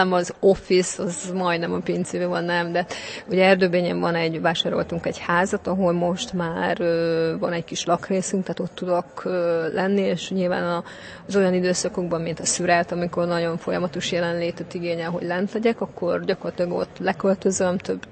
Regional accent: Komlóska, Borsod-Abaúj-Zemplén, Hungary; Hegyoljai lány vagyok, amit büszkén vallok, tehát én ott születtem, egy kis községben, Komlóskának hívják

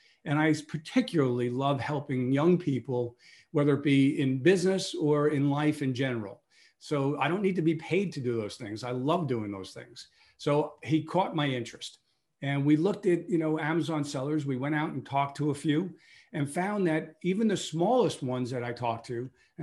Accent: New York, United States; born there; I was born in Brooklyn, New York. And, Brooklyn, everybody knows Brooklyn, but I was born in a little area called, not a little area, big part of Brooklyn called Bensonhurst.

